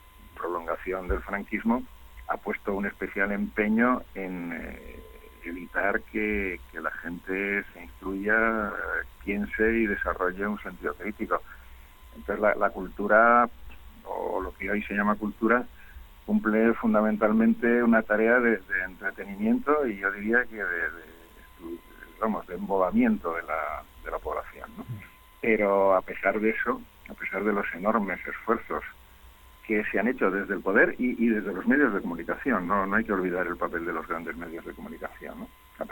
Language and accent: Spanish; Italy; en mi propio caso, yo soy italiano, ¿no? vengo de todavía de más lejos geográficamente y culturalmente